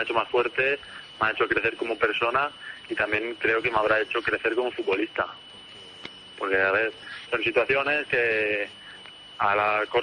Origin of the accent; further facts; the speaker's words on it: Palamós, Catalonia, Spain; also born or lived in Barcelona, Spain; Yo nací aquí en Barcelona, pero a los 6 años me fui a vivir a Palamós.